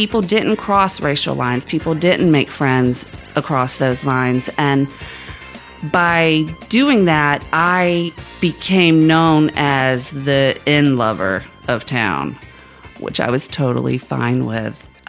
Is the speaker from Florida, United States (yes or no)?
yes; Jacksonville, Florida, United States; I'm bummed out because I'm coming from Jacksonville, Florida, which to me is a huge metropolis.